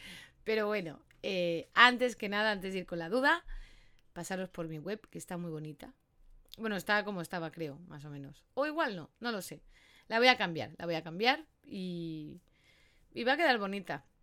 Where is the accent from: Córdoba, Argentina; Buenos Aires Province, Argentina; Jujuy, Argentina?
Córdoba, Argentina; yo soy de Córdoba, Argentina y vivo en el campo.